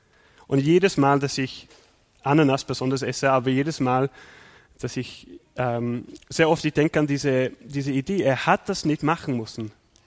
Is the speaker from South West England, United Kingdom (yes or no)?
yes; South West England, United Kingdom; das ist so Valley of the Rocks heißt es, das ist in der Nähe von, wo ich aufgewachsen bin.